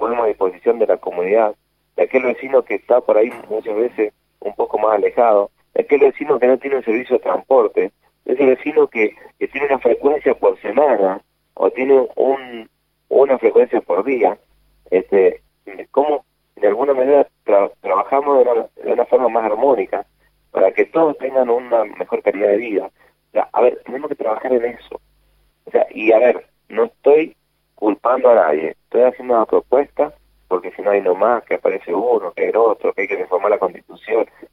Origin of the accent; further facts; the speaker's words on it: Mendoza, Argentina; no tenemos opción como mendocino y como argentino.